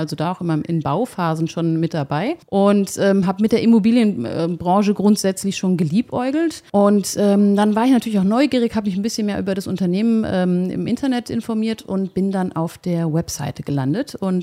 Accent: Hesse, Germany; also born or lived in Munich; now in Potsdam, Germany; ursprünglich bin ich aus dem Rhein-Main-Gebiet und habe dann über Umwege über München, also über Bayern, wo auch mein Mann herkommt, habe ich dann 2016 bin ich irgendwann in Potsdam gelandet.

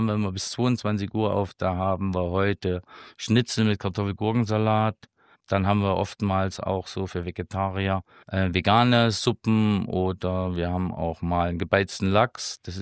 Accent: Jena, Thuringia, Germany; moved away as an adult; Ich bin in Jena geboren und habe die ersten 25 Jahre dort verbracht

